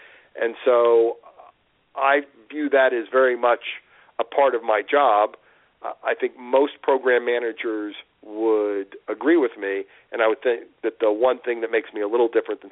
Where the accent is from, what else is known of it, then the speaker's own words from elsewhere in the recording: Florida, United States; because I grew up near Gainesville, I tweet a lot about the Florida Gators